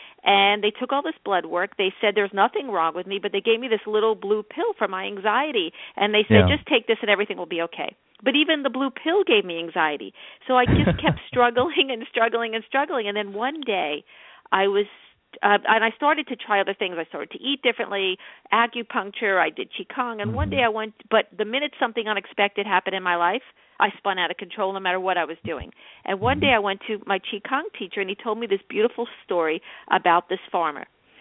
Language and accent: English; New York, United States; Well, I had a pretty nice childhood. I grew up on Long Island. I had a loving, caring family, but they were worriers.